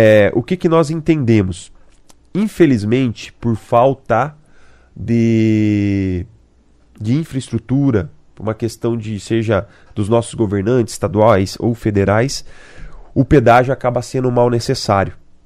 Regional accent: Paraná, Brazil; sempre nos machucou como paranaense

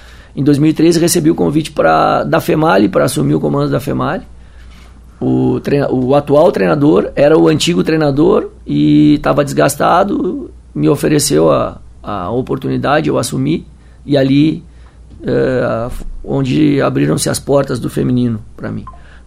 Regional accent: Pelotas, Rio Grande do Sul, Brazil; Bom, sou gaúcho, natural de Pelotas, sou uma cria do futsal.

